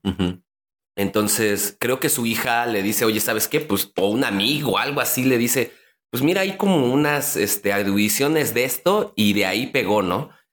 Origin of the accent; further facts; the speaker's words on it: Mexico City, Mexico; accent: chilango; así como los mexicanos de la Ciudad de México decimos que no tenemos acento